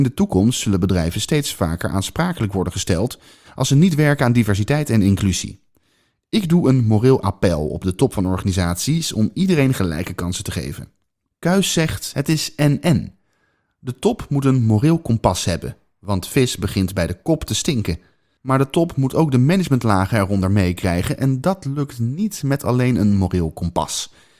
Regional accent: Amsterdam, North Holland, Netherlands; born there; mijn ouders hebben een Surinaamse achtergrond. Ze kwamen in Nederland studeren en zijn hier blijven wonen. Ik ben in Amsterdam geboren, in de Indische buurt.

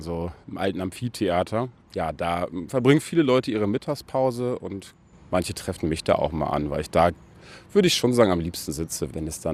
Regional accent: Lower Saxony, Germany; als Ostfriese wirst du oft auch belächelt so außerhalb von Ostfriesland.

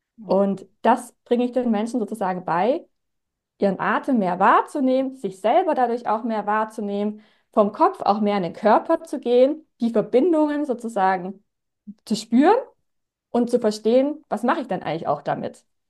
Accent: Stuttgart, Baden-Württemberg, Germany; Ich komme aus dem Schwabenland, aus Stuttgart und bin Atemtrainerin, auch Breathwork-Trainerin.

